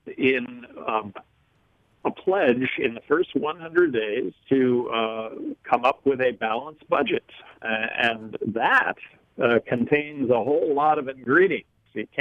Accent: Aberdeen, South Dakota, United States; Well, I grew up in South Dakota, so I do understand the South Dakota way of life, having been molded by South Dakota, Aberdeen, and was born in North Dakota.

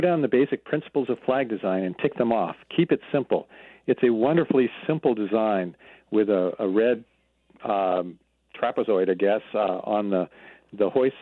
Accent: Portland, Oregon, United States; even Portland, my hometown, Portland, Oregon, have very iconic flags that people recognize.

